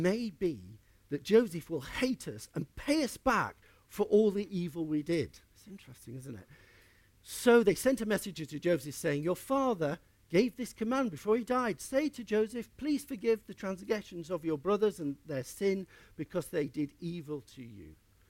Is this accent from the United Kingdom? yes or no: yes; Yorkshire and the Humber, United Kingdom; I'm a Yorkshireman.